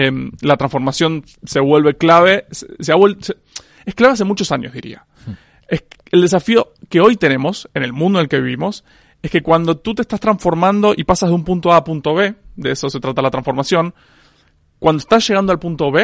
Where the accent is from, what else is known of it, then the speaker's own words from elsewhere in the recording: Argentina; now in Spain; en realidad yo vivo en España hace 3 años, pero vengo de Argentina.